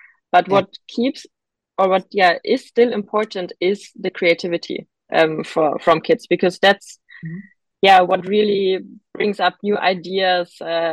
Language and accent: English; Berlin, Germany; that changed from when I grew up in Berlin as a kid